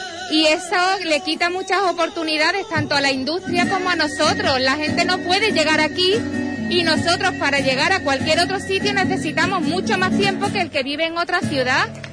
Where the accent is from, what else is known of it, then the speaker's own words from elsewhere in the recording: La Palma del Condado, Andalusia, Spain; Yo llevo 20 y tantos años viviendo en la ciudad, pero soy de La Palma del Condado.